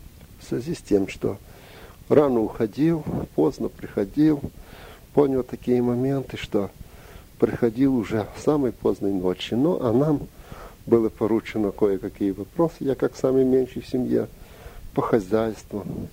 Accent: Volyn Oblast, Ukraine; born there; во время войны я родился в Волынской области, бывший Заболоцкий район. Там вот на село Крым.

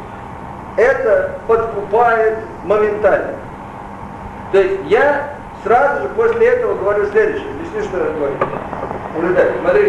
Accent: Moscow, Russia; born there; moved away; also born or lived in Canada; я родился в Москве, уехал 26 лет назад из Москвы, 17 лет я жил в Канаде

